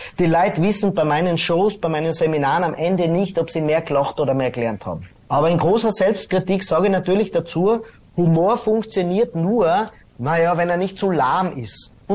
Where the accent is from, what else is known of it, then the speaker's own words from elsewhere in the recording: Tyrol, Austria; accent: East Tyrolean; ich mache einen Witz über meinen komischen Osttiroler Dialekt